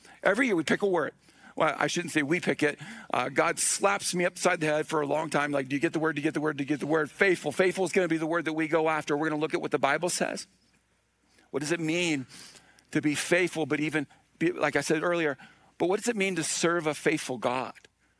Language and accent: English; United States; The problem is, I'm an American.